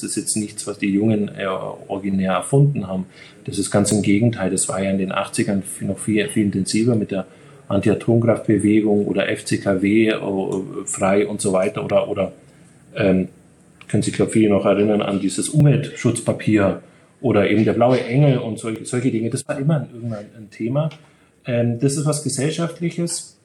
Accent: East Germany, Germany; Also bin ich in Ostdeutschland aufgewachsen

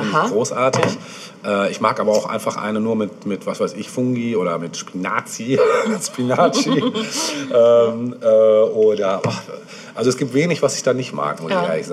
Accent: Bielefeld, North Rhine-Westphalia, Germany; Wir kommen ja aus der Stadt des Doktors.

